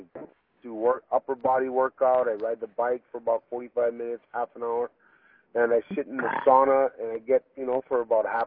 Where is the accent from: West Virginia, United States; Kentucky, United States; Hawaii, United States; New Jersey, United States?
Hawaii, United States; Well, in Hawaii here, we eat a lot and we party a lot.